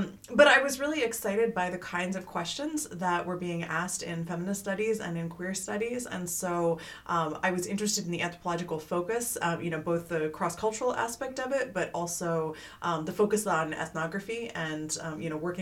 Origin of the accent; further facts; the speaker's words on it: Hawaii, United States; also born or lived in Virginia / Taiwan / Germany / Singapore; I was born in Virginia, but lived until I was 10 in Hawaii. My dad was in the Foreign Service, so I lived in Taiwan, Germany, Singapore, Austria, went to college in Florida